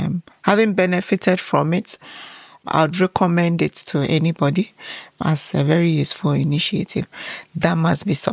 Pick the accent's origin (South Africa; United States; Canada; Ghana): Ghana; So as a Ghanaian professor, I can't access that fund without partnering with a German.